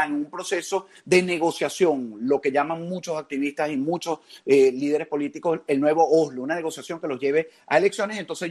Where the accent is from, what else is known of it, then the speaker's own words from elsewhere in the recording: Venezuela; dentro de mi país de origen